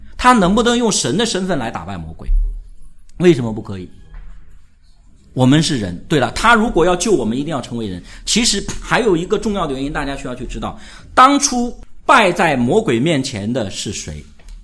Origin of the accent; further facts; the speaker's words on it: China; 因为我们是中国人嘛